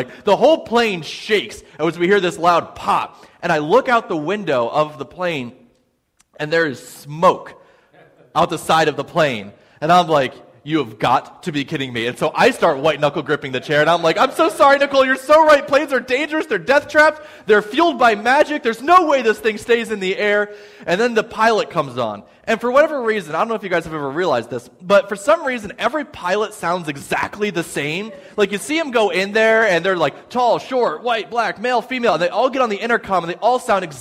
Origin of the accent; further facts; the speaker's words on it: Chester, Pennsylvania, United States; I'm from Chester, Pennsylvania, if you guys know where Chester is, about 20 minutes south of Philadelphia